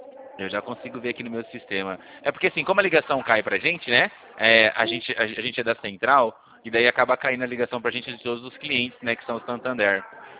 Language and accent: Portuguese; Rio Claro, São Paulo, Brazil